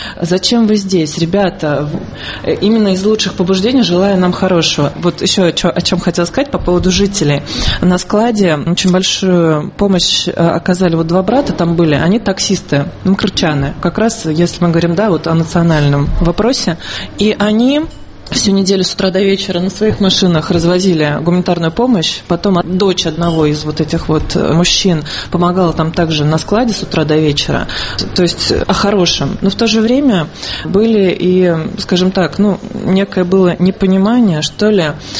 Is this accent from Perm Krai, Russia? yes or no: no; Moscow, Russia; что мы из Москвы